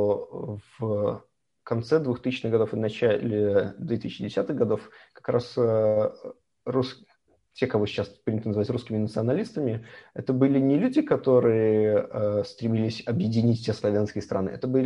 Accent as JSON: {"language": "Russian", "region": "Minsk", "country": "Belarus", "said": "Я поехал в 2012 году учиться в магистратуру в Москву. И в 2013 году, уже летом, мой одногруппник, тоже из Минска, предложил мне поработать несколько недель"}